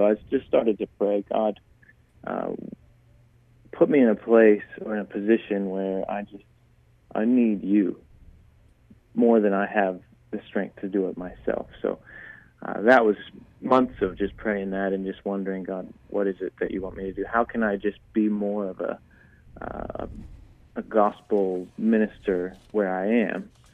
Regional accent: United States; born there; So I was born here in the States, obviously, and grew up as a pastor's kid

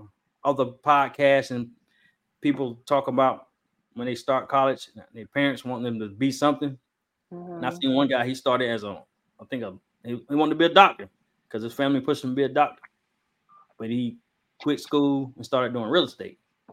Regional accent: Fayetteville, North Carolina, United States; You know, I'm from Fayetteville, right?

